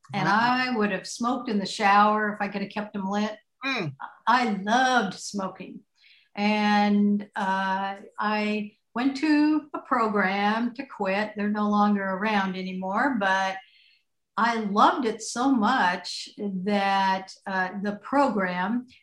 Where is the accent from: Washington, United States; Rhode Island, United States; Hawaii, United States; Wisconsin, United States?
Washington, United States; Seattle; moved away as an adult; Well, I am originally from Seattle, and I got married, and he lived in a floating home, so I moved here.